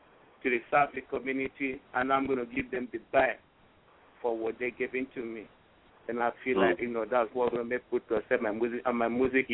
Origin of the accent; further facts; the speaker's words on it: Nigeria; English is a second language; when I grew up from in Nigeria, I grew up from with the Afro hip hop.